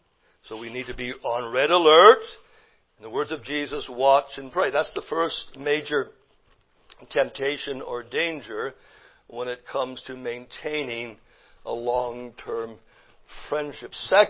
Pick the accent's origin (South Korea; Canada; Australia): Canada; now in United States; I am American now. I was a Canadian. Well, I'm still a Canadian and American, just by the way. I became an American this past year